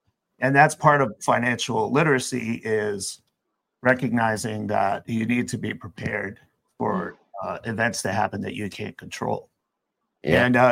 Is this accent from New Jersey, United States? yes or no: no; New Hampshire, United States; I come from New Hampshire, so it's like nobody.